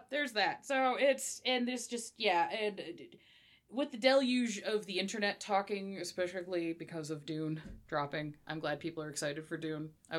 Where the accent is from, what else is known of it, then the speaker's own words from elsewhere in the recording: Scotland, United Kingdom; now in United States; just being a Scottish person from the UK moving to the US